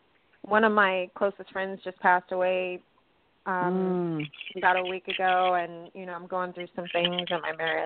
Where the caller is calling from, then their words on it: Atlanta, Georgia, United States; I'm in Atlanta.